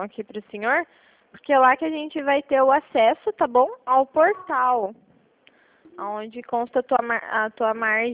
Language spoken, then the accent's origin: Portuguese; Paraná, Brazil; Sou do Paraná.